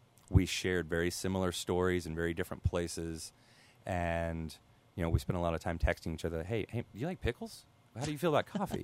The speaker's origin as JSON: {"language": "English", "region": "Missouri", "country": "United States", "tie": "born or raised there", "moved": "yes", "said": "So I grew up down in the Ozarks in southern Missouri, and the whole time I was down there, I kind of take it for granted, and it's just normal, and it's a gorgeous area."}